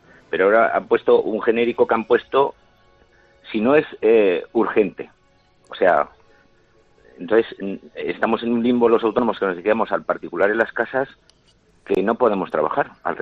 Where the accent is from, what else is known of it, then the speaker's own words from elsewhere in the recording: Zaragoza, Aragon, Spain; yo soy un autónomo de Zaragoza